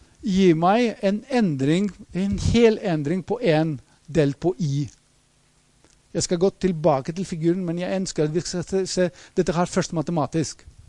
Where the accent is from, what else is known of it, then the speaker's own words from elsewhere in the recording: Greece; Norwegian is a second language; now in Norway; tro meg, jeg kommer fra Hellas, og hvis dere har hørt om en ting fra Hellas, det er statsgjeld.